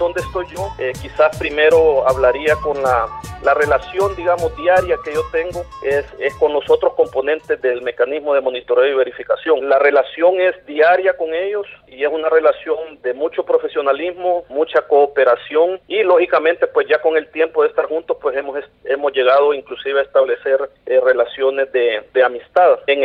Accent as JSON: {"language": "Spanish", "country": "El Salvador", "said": "los acuerdos de paz que se celebraron en mi país, El Salvador, hace 25 años exactamente."}